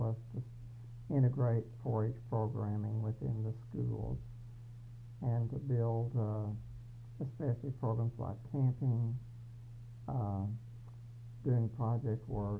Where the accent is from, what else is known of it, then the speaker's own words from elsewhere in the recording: Somerset, Kentucky, United States; Okay, I'm from Somerset, Kentucky.